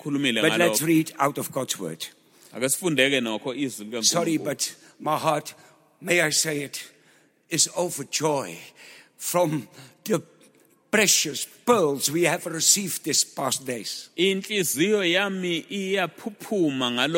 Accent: Netherlands; I come from the Netherlands.

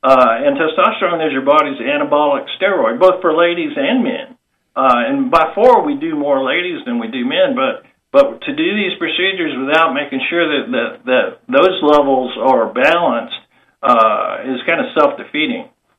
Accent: Baton Rouge, Louisiana, United States; So, born and raised in Baton Rouge, Bromar High School, Louisiana Tech undergrad, LSU Medical Center in New Orleans.

